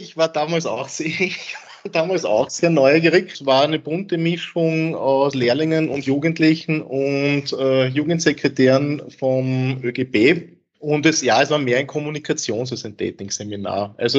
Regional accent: Vienna, Austria; now in Carinthia, Austria; Ich bin gebürtiger Kärntner, auch wenn man es mir nicht anhört. Ich bin in Wien aufgewachsen und dann gewissermaßen als erster von meiner Kärntner Familie wieder nach Kärnten zurückgekehrt. Bin jetzt seit 20 Jahren da.

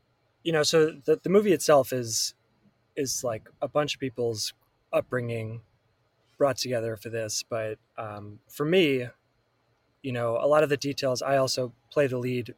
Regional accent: New Jersey, United States; also born or lived in Massachusetts; Yeah, I'm originally from Jersey, New Jersey.

